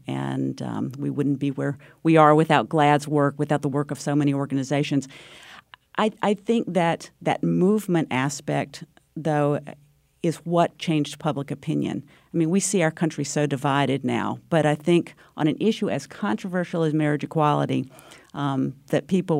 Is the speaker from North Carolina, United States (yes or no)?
yes; North Carolina, United States; Like my home state of North Carolina.